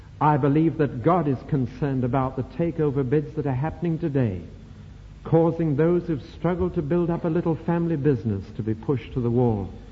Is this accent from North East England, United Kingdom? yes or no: yes; North East England, United Kingdom; from my home country, Northumberland